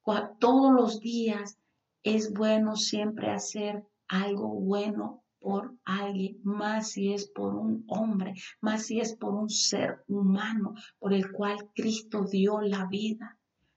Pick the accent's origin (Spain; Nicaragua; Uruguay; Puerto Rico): Nicaragua; justamente en el país de Nicaragua, de donde yo soy